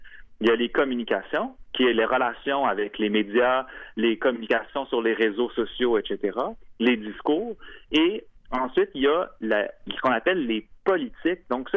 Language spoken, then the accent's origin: French; Quebec, Canada; pour aller chercher les sommes qui nous reviennent en tant que Québécois et Québécoises